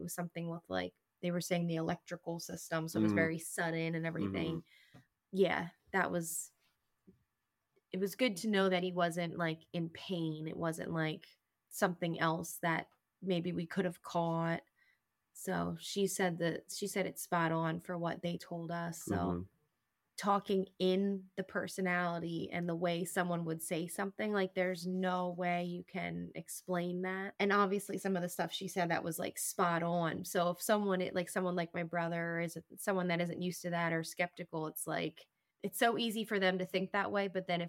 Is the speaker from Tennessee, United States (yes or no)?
no; Reading, Pennsylvania, United States; I'm from Reading, Pennsylvania.